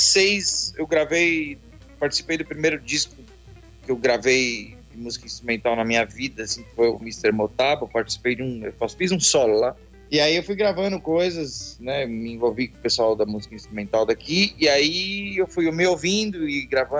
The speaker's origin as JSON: {"language": "Portuguese", "region": "São Paulo", "country": "Brazil", "tie": "born or raised there", "said": "eu nasci na Zona Leste de São Paulo, num bairro chamado Vila Santa Isabel."}